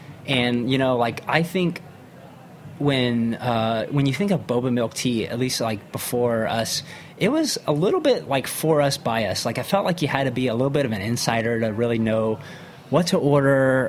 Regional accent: Wharton, Texas, United States; And I grew up in Texas in a very small town called Wharton, Texas. And I was also, like, the token Asian kid.

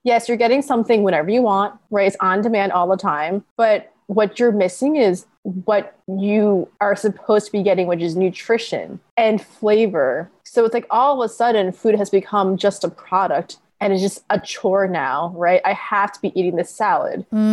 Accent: New York, United States; I grew up on Long Island. I went to malls all the time.

